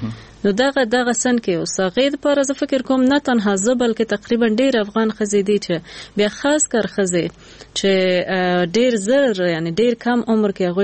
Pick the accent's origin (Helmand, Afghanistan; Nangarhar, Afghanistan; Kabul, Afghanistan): Nangarhar, Afghanistan; Jalalabad; مونږ خو د جلال آباد یو